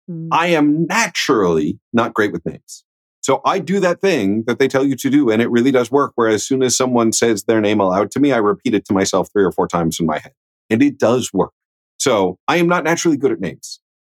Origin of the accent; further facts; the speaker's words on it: Midwest, United States; I'm from the Midwest.